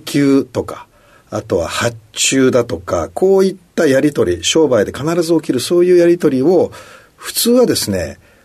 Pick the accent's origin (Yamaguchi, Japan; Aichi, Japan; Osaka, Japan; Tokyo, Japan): Tokyo, Japan; 出身は東京都です。